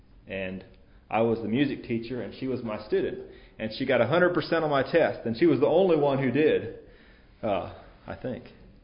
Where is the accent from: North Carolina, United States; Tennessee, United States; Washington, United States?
Tennessee, United States; Dixon; now in Texas, United States; I am originally from Tennessee, but moved from Dixon, Tennessee, outreach of Whiteville, but I moved to Texas about 3 years ago